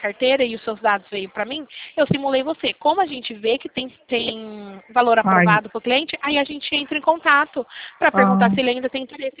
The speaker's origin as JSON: {"language": "Portuguese", "town": "Limeira", "region": "São Paulo", "country": "Brazil", "said": "Eu sou daqui do estado de São Paulo, interior de São Paulo, na cidade de Limeira."}